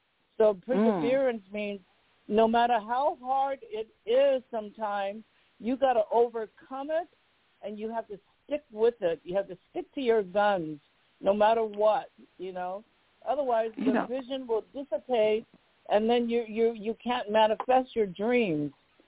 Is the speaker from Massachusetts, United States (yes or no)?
no; Los Angeles, California, United States; And then I grew up in South Central L.A., which is really, you know, like, back then it was not as much as a ghetto, but it kind of was.